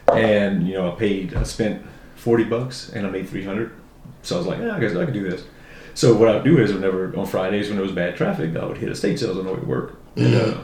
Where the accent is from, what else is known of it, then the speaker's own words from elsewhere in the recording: Louisiana, United States; You know, I grew up in South Louisiana.